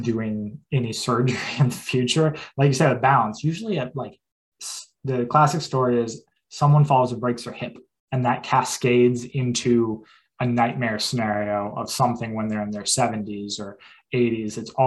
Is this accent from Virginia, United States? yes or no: no; New Hampshire, United States; I'm from New Hampshire, and that was one of the things.